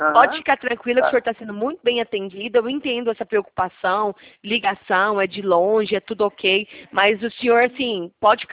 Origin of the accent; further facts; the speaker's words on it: Goiânia, Goiás, Brazil; Eu sou de Goiânia, senhor.